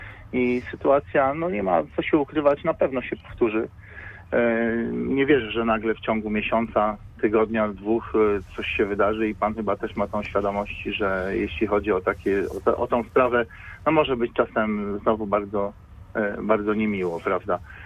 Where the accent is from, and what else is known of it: Poznań, Greater Poland Voivodeship, Poland